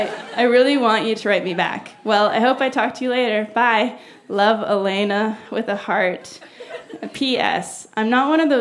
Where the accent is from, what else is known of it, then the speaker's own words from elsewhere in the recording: Abbotsford, British Columbia, Canada; Oh yeah, I'm from Abbotsford, BC. 45 minutes from Vancouver.